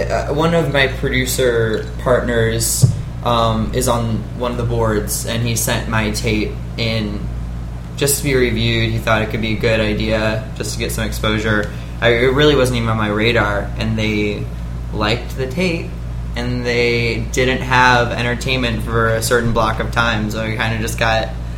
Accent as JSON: {"language": "English", "town": "St. Louis", "region": "Missouri", "country": "United States", "tie": "born or raised there", "also_born_or_lived": "Indiana", "moved": "as an adult", "lives_now": "Los Angeles, United States", "said": "I born and raised in St. Louis, then went to Indiana University for college, and then right after that, I came back to St. Louis for a summer to bartend."}